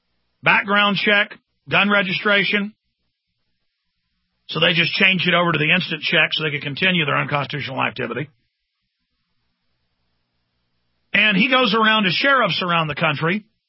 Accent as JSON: {"language": "English", "town": "Dallas", "region": "Texas", "country": "United States", "tie": "born or raised there", "said": "But, you know, Dallas is my hometown, and he'll fit in nicely there."}